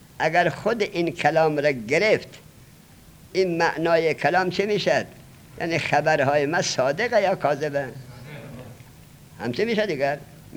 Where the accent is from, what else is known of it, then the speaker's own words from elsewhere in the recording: Afghanistan; میگیره دیگه، من افغانیم